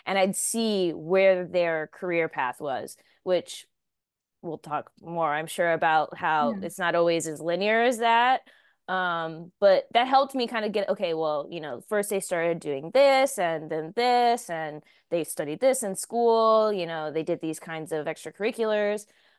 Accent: Texas, United States; because I grew up in Southeast Texas and we kind of had like a similar upbringing.

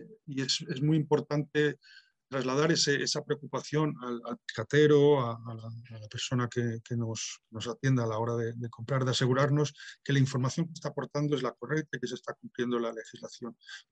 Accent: Galicia, Spain; en mi tierra, en Galicia, pues comemos cerca de 60 kilos de pescado al año.

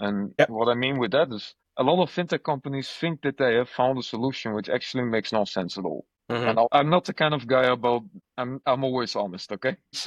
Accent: Netherlands; If I would walk on the street in the Netherlands, in my hometown, and I would start talking smack about blockchain to some random shop owner, he's just going to look at me like, I don't get it, you know?

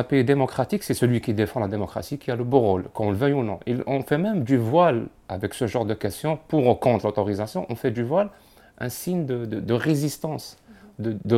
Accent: Algeria; je suis algérien, je suis marié depuis 10 ans.

